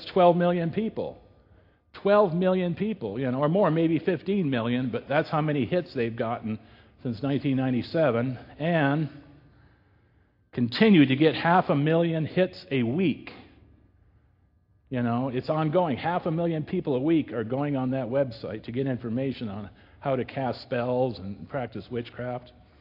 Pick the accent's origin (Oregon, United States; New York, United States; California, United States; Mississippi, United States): Oregon, United States; Salem; It is the bookstore in my hometown, Salem, Oregon, Borders.